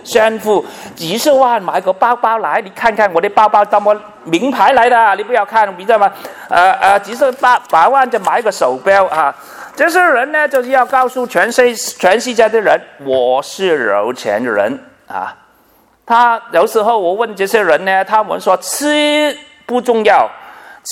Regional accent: Hong Kong; 我们香港人叫富豪饭堂的东西去吃饭

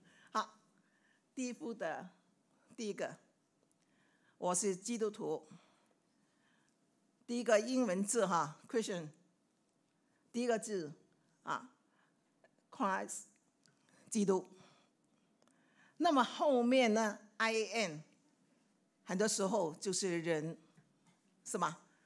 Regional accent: Hong Kong; now in Australia; 以我自己为例哈，我是香港人

